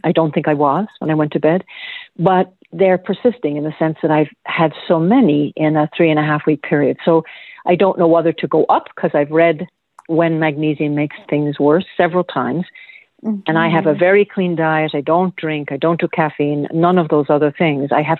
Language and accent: English; Ireland; moved away; I'm from Ireland and apparently women over the 60, which I am, in that part of the world often will develop the pernicious anemia